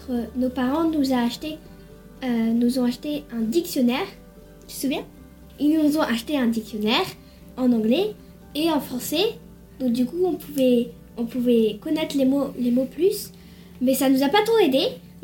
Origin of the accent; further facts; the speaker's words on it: France; Si je dis pas aux gens que je suis française, ils croient que je suis américaine. Et j'aime bien être française aussi.